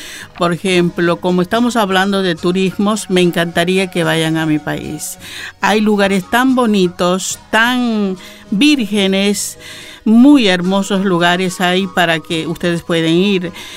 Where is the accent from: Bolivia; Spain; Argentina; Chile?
Argentina; Porque yo soy argentina